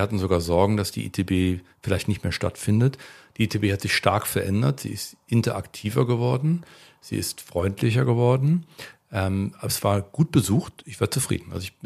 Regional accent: Cologne, North Rhine-Westphalia, Germany; ich komme aus Köln

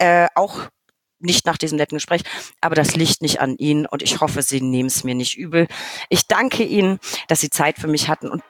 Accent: Bavaria, Germany; Ja, ich als Franke kriege das natürlich nicht so gut hin.

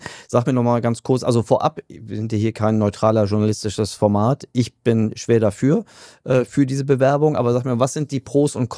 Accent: Berlin, Germany; ich bin immer noch ein bisschen Berliner im Geiste. Ich war baff erstaunt, was diese Weltmeisterschaft in meiner Heimatstadt bewirkt hat.

